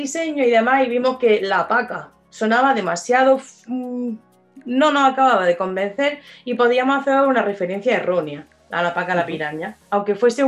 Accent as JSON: {"language": "Spanish", "town": "Almería", "region": "Andalusia", "country": "Spain", "said": "yo soy almeriense de pura cepa, ¿vale?"}